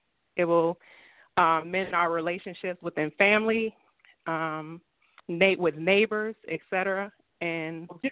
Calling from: Richmond, Virginia, United States; I'm calling from Richmond, Virginia.

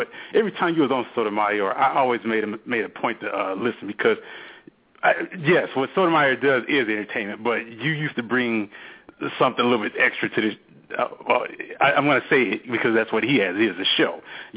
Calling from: Lansing, Michigan, United States; calling from Lansing, Michigan.

